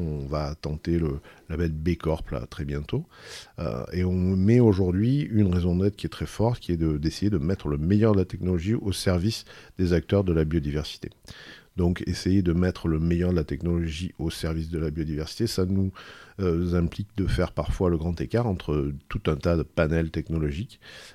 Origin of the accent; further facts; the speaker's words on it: Saint-Chamas, Provence-Alpes-Côte d'Azur, France; je ne suis pas d'Aix-en-Provence, je suis né à Aix, parce que donc, je suis d'un village qui s'appelle Saint-Chamin, qui est au nord de l'étang d'Aubert.